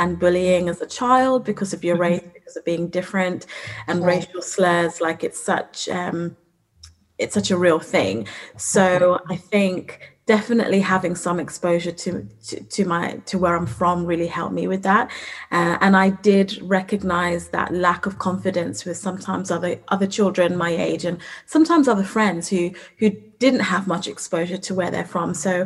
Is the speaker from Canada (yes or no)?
no; United Kingdom; first language Rinyankole; also born or lived in Uganda; I was born in Uganda. And I moved to the UK with my parents when I was very young, so about two. And when I moved to the UK, I was fluent in Rinyankole, which is what we speak where I'm from in Uganda, and lost my mother tongue